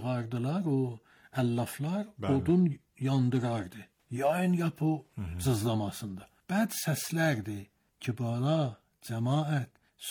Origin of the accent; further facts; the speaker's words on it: East Azerbaijan, Iran; biz Nobarlıyıq. Nobar məhəlləsi durur